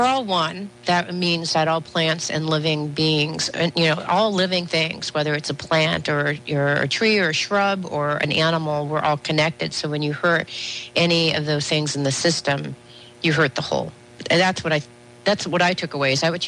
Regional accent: Seattle, Washington, United States; a lot of the trees here in where I'm from Seattle, Washington, they do have this sacredness.

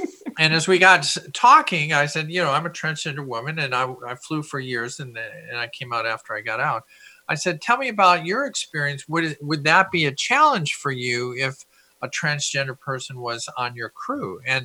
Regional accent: Minneapolis, Minnesota, United States; Well, I grew up in Minneapolis, and so all of a sudden I'm in the military

